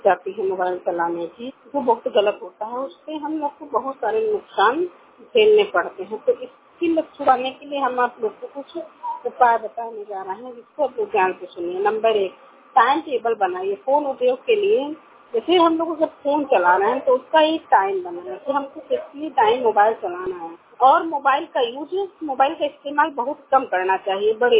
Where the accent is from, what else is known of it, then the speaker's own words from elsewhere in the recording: Haraiya, Uttar Pradesh, India; मैं हरैया से हूँ। मेरा उम्र 57 साल है।